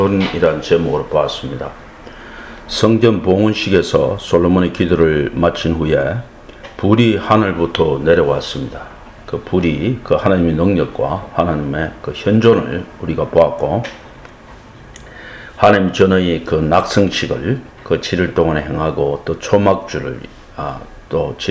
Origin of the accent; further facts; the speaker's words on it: South Korea; 저를 한국인으로 한국 땅에 태어나게 하셔서 또 한국어를 배우게 하고